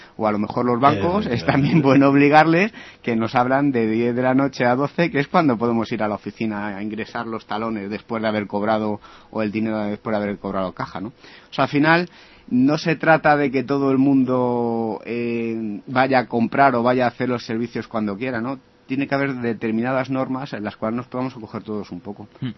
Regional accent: Segovia, Castile and León, Spain; yo me acuerdo de la tienda de mi pueblo, de Segovia, en Cala Margarita

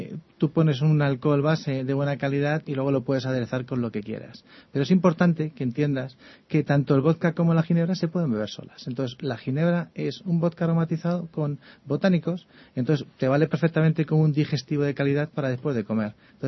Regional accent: Community of Madrid, Spain; nos hace sentir a todos orgullosos como españoles y como madrileños, claramente

